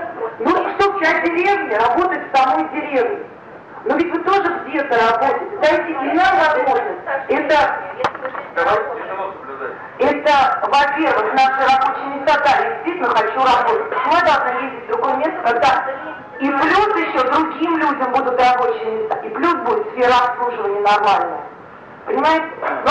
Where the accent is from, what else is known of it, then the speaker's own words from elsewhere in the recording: Turkey; now in Moscow, Russia; Я вот из Турции, и мне неудобно было.